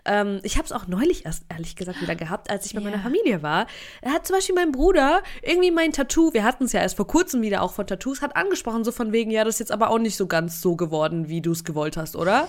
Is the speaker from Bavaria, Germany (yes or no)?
yes; Bavaria, Germany; ich bin in Franken aufgewachsen und die Franken, die sagen auch ganz oft sowas wie, ist nicht schlecht.